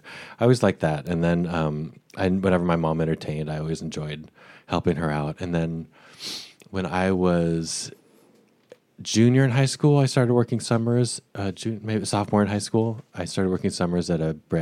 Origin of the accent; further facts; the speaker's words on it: Boise, Idaho, United States; moved away as an adult; Yeah, I grew up in Boise, Idaho, from where I was born through age 18 when I left for college.